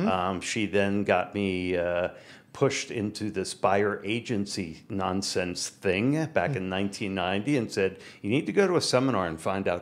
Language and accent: English; Philadelphia, Pennsylvania, United States; born there; And so I was born in Philly. Right inside the city limits of Philly.